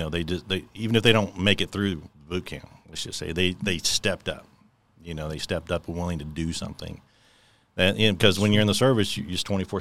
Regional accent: Atlanta, Georgia, United States; born there; also born or lived in moved a lot as a child; No, I was born in Atlanta, Georgia. And then I moved a lot as I was a kid. My dad just moved a lot with his job.

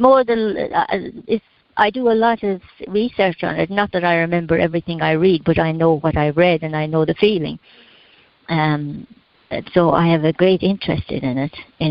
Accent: Ireland; I grew up in Ireland, and it was vegetables, potatoes, and meat.

